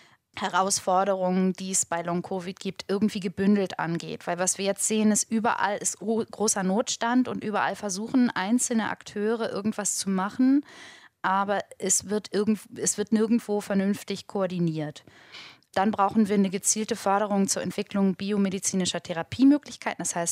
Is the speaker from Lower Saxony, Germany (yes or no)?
no; Hamburg, Germany; die Alte ist nervös, würde man bei uns in Hamburg sagen.